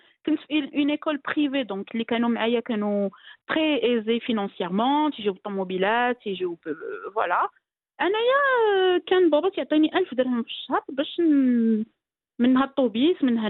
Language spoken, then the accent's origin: French; Khemisset, Rabat-Salé-Kénitra, Morocco; moved away as an adult; j'ai eu mon bac Armisec. C'est une petite ville. J'ai quitté Khmisat, je suis partie à Casablanca pour mes études